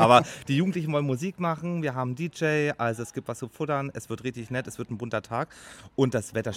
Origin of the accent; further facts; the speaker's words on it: Ratzeburg, Schleswig-Holstein, Germany; komme aus Ratzeburg